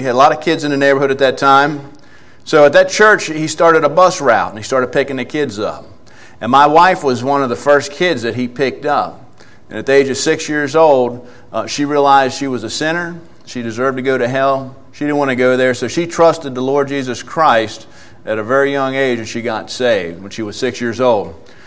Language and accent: English; Maryland, United States; We're from Maryland, just outside of Washington, D.C. In fact, I was born and raised in that area and spent my whole life there.